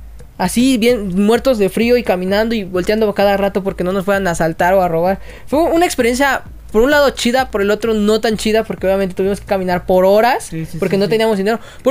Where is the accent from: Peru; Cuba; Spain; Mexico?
Mexico; Puebla; Sí, es un pueblo. Somos de Puebla.